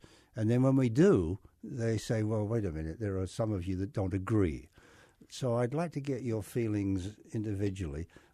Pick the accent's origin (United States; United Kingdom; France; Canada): United Kingdom; England; Growing up in England, I was warned, you know, because we had